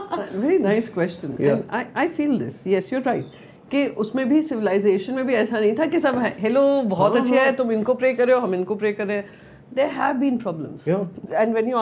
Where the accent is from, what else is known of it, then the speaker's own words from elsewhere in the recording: Mumbai, Maharashtra, India; मैं मुंबई से हूँ